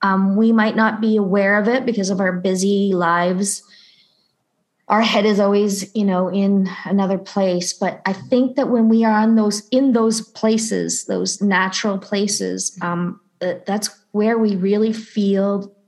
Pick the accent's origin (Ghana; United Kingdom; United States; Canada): Canada; Saint John, New Brunswick; now in Toronto, Canada; I grew up in St. John, New Brunswick, so that will always be home. I have officially lived longer in Toronto than I did anywhere else.